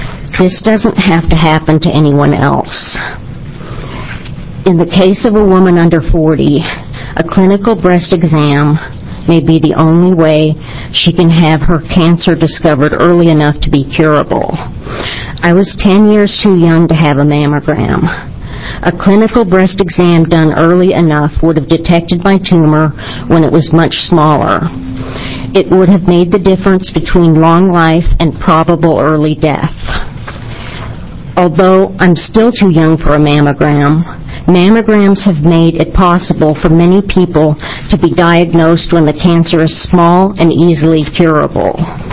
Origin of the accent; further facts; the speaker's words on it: Lake Oswego, Oregon, United States; I'm from Lake Oswego, Oregon.